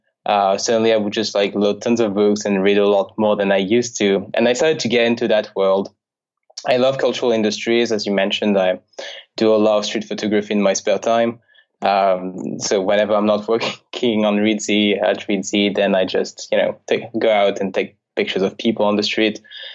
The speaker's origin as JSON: {"language": "English", "town": "Paris", "region": "Île-de-France", "country": "France", "tie": "born or raised there", "also_born_or_lived": "Toronto, Canada", "second_language": "English", "said": "So I'm from Paris. I was born and raised in Paris. Studied most of my studies in Paris as well, in France."}